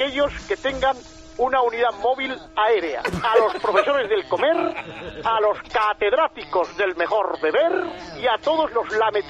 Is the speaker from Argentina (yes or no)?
no; Spain; yo soy español donde los haya.